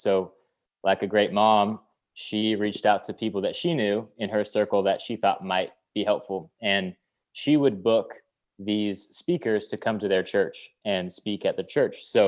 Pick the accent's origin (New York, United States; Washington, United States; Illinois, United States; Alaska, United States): Washington, United States; Tacoma; South of Seattle, Tacoma, Washington.